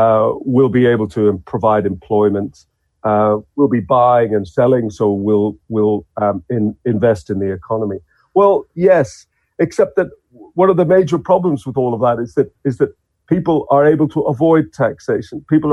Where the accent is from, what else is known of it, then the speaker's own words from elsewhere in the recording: Ireland; now in Australia; although I'm originally Irish European, here I am in Australia